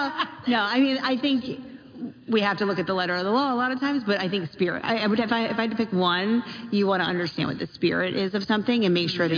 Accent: Wildwood, New Jersey, United States; So I grew up in Wildwood, so it's pork roll there.

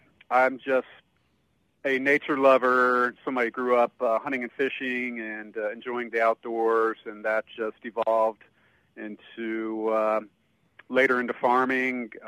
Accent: Greenville, South Carolina, United States; I'm from Greenville. That's where I grew up.

